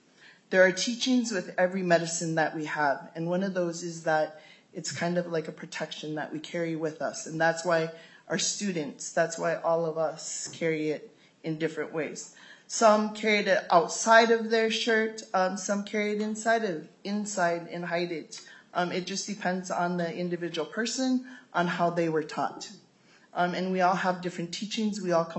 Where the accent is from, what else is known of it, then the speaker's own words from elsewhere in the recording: Minnesota, United States; I am Dakota, and my homelands are the Shakopee Mdewakanton Sioux community, and I come from